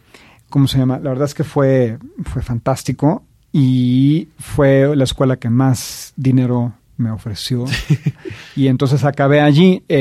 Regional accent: Mexico City, Mexico; also born or lived in Querétaro; Yo crecí en la Ciudad de México y en la ciudad de Querétaro. Y me fui un año de intercambio a una escuela preparatoria en Vermont.

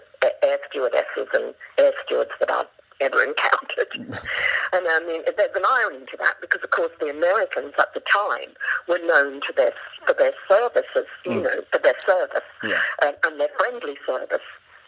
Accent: Australia; accent: Australian; as an Australian, it was kind of...

